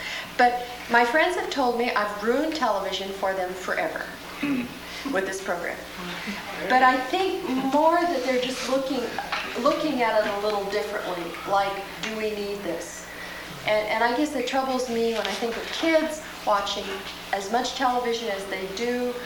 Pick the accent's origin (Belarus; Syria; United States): United States; Portland; Well, I'm from Portland.